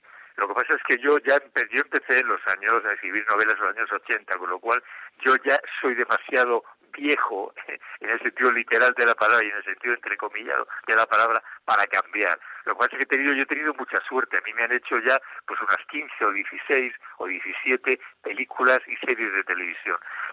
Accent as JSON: {"language": "Spanish", "country": "Mexico", "lives_now": "Spain", "said": "yo no soy un pinche gachupín que venga a España, yo soy un mexicano que viene a España"}